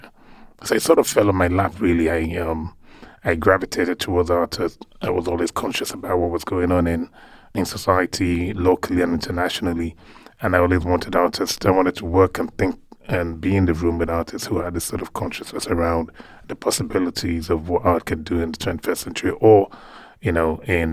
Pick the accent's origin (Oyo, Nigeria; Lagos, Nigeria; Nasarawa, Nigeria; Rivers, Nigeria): Lagos, Nigeria; born or raised there